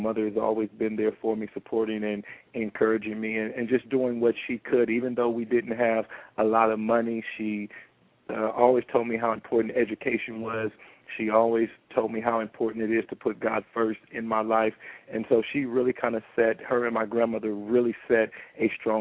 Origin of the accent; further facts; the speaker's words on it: Compton, California, United States; I was born in Compton, California, to a single mother, to an environment. Compton, California, when I was growing up, was dubbed as the worst city to live in America.